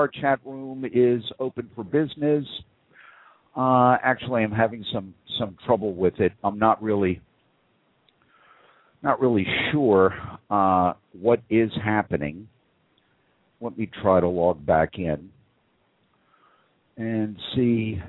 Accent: New York City, New York, United States; I was a kid growing up in New York City. We went to it all the time.

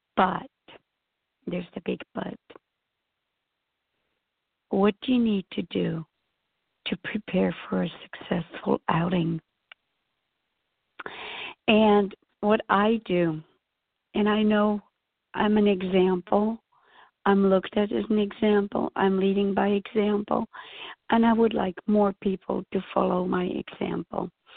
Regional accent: Switzerland; I grew up in Switzerland in snow all the time, and so I still love it, though I'm quite a few decades older.

